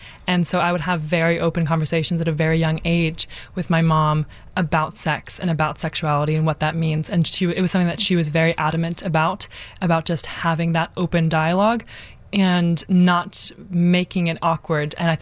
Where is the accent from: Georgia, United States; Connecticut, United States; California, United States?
California, United States; San Francisco; also born or lived in New Jersey / Michigan; now in New York, United States; San Francisco, then Jersey, then Michigan, now New York, a bit all over the place, coast. I'm first generation here, so I'm German, and so my parents moved here.